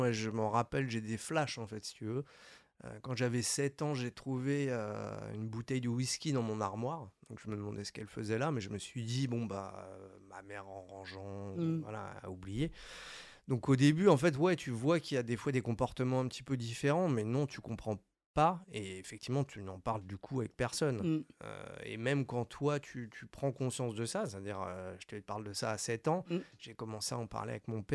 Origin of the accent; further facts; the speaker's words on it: Fresnes, Île-de-France, France; je suis né à Paris, mais j'ai grandi, j'ai toujours vécu à Fresnes.